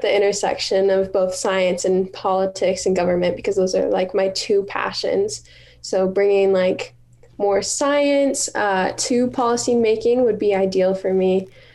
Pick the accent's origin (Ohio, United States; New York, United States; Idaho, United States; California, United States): Idaho, United States; Pocatello; Yep, I was born and raised in Pocatello. I went to Green Acres Elementary School, Franklin Middle School, and I'm a graduate, 2020 graduate from Century High School, and now I'm at ISU.